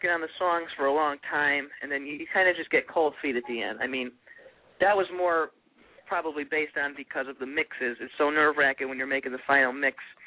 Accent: Prospect, Connecticut, United States; I used to play at a restaurant in Waterbury, Connecticut here, and that's where I'm from. I'm from Prospect, but Waterbury is the neighboring town.

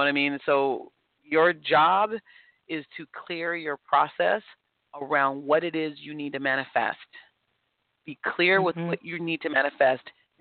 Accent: San Francisco, California, United States; oh my God, I'm from San Francisco.

